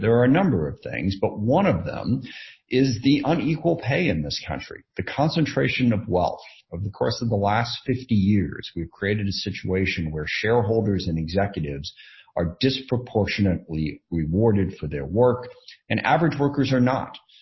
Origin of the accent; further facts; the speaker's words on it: SeaTac, Washington, United States; that's where I grew up. I grew up in SeaTac, so I know the area well.